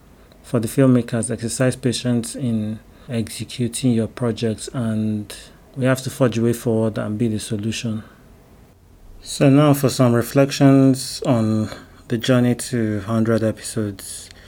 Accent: Nigeria; There's a general snobbery that comes with being tagged as a Nigerian filmmaker due to our perceived lack of respect for the craft, which we need to work on changing that perception.

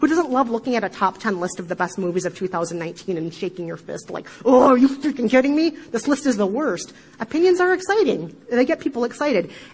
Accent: Midwest, United States; accent: Midwestern; And I remind myself that for every person who feels alienated, irritated, or upset by the sound of my horrible Midwestern accent, that there is somebody else out there who feels seen.

